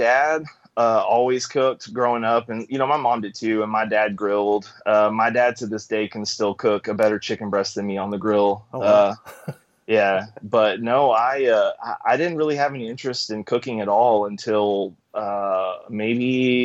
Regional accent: Rowlett, Texas, United States; also born or lived in Mesquite; Originally, when I was born in Mesquite, and then lived in Rowlett and moved to Roy City, but always been in Texas, never moved outside.

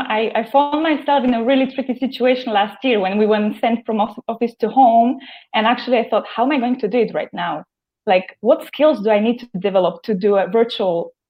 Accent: Slovakia; moved away as an adult; now in Barcelona, Spain; I basically moved from my home country, Slovakia, to Spain. And right now I'm living in Spain.

